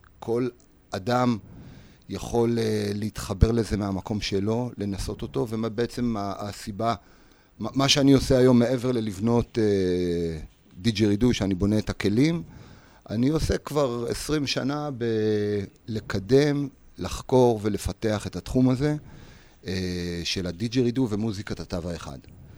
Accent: Haifa, Haifa District, Israel; now in Kfar Vitkin, Israel; חיפאי במקור. גדלתי בחיפה לשני הורים, הייתי אומר, אנשים חכמים ויצירתיים.

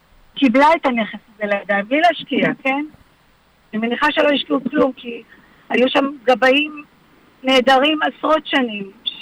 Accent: Ra'anana, Central District, Israel; אני גדלתי כילדיי ברעננה.

